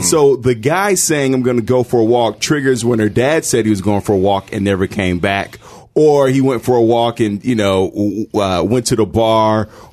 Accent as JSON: {"language": "English", "town": "Chicago", "region": "Illinois", "country": "United States", "tie": "born or raised there", "said": "I grew up in a city with the second best pizza in the world, Chicago."}